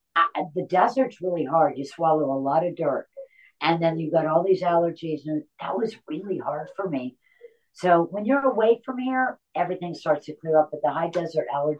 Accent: Connecticut, United States; and you know, I'm from Connecticut, so New York, very fond, you know, my heart, the whole East Coast

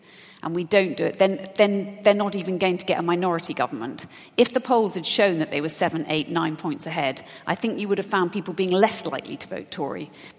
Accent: South West England, United Kingdom; But I come from the West Country, and in the West Country, the Tories absolutely trounced the Liberal Democrats

